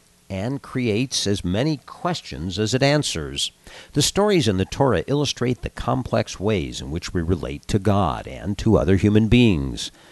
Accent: Los Angeles, California, United States; Still, why did any of this interest a Jewish boy growing up in Los Angeles, California, very far from the major theaters of this old conflict?

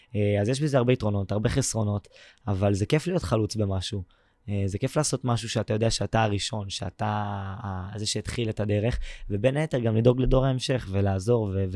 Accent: Nahariya, Northern District, Israel; אני בן 18, אני מנהריה בצפון.

